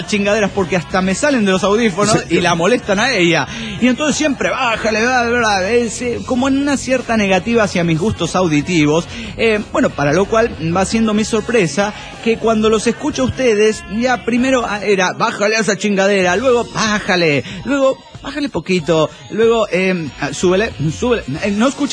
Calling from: Guadalajara, Jalisco, Mexico; de Guadalajara, Jalisco, México.

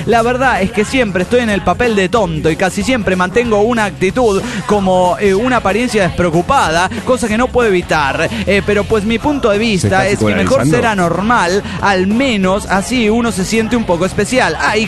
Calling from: Morelia, Michoacán, Mexico; de Morelia, Michoacán, México.

